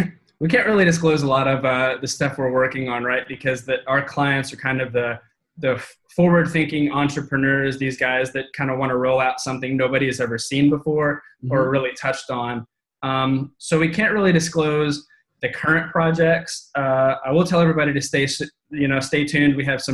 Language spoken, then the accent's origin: English; Arkansas, United States; So I'm from Arkansas, originally Northwest Arkansas, a small little town.